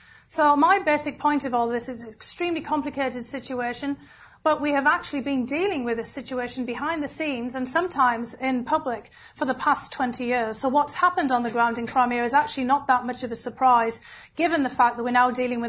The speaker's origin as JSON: {"language": "English", "country": "United Kingdom", "said": "And I remember it being British at the time and being nine, however."}